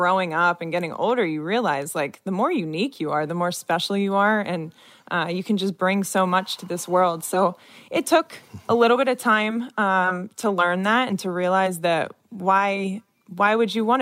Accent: Wilmington, Delaware, United States; I grew up in Wilmington, Delaware. My entire family actually still lives there now

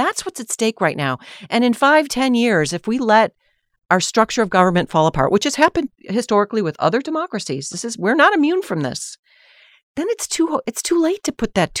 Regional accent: Buffalo, New York, United States; I grew up in Buffalo, New York, and was on tap to do a graduation speech at my small girls' private high school

